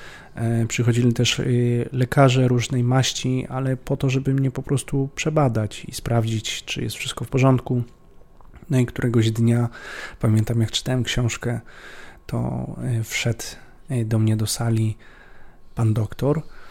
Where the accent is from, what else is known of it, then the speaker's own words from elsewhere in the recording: Kraków, Lesser Poland, Poland; born there; Urodziłem się w Krakowie, ale obecnie mieszkam na Śląsku, w Chorzowie.